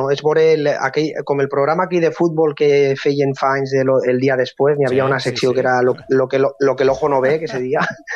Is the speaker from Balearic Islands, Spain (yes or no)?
no; Gandia, Valencian Community, Spain; i que eixia de Gandia, del meu poble